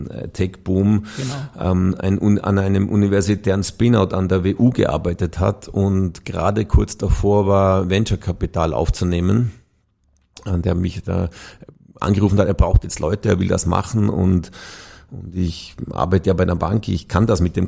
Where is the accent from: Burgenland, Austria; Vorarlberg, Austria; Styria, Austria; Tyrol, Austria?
Vorarlberg, Austria; now in Vienna, Austria; Geboren und aufgewachsen in Vorarlberg, ja. Mit dem Postbus 10 Minuten ins Skigebiet von meinem Familienheim, ist einem in die Wiege gelegt.